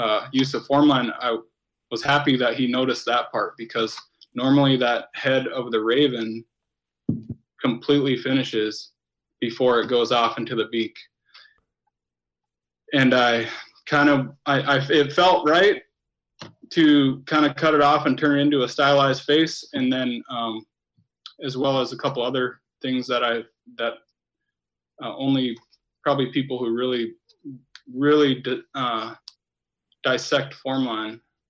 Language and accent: English; Metlakatla, Alaska, United States; also born or lived in Seattle; from Metlakatla, Alaska. I was born and raised here. After high school, I went to Seattle, and I was in the Carpenters Union there for 10 years.